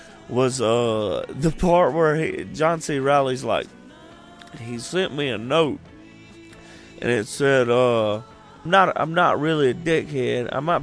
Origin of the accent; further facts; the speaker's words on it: Atlanta, Georgia, United States; We know we're from Atlanta, bitch.